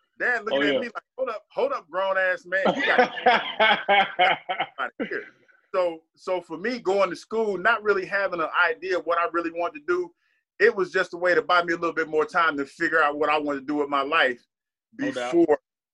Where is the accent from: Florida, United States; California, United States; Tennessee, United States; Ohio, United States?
Ohio, United States; growing growing up in Ohio